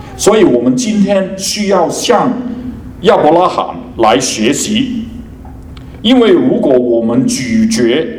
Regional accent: Hong Kong; 我不是从中国来的，我是从香港来，

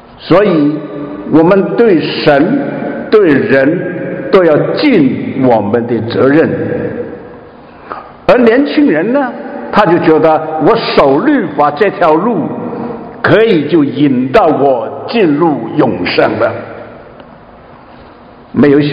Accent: China; 我们从前觉得我们中国人要讲做人的话呢

